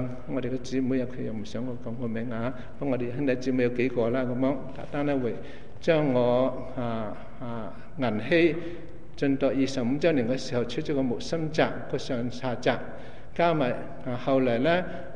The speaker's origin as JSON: {"language": "Cantonese", "country": "China", "said": "我哋中国人朝圣嘅地方，我哋中国教友朝圣嘅地方"}